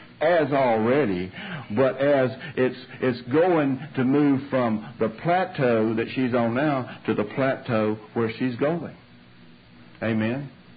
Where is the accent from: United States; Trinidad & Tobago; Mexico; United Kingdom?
United States; Louisiana; Now, that's a little out of context, but y'all have to excuse me because I'm from Louisiana.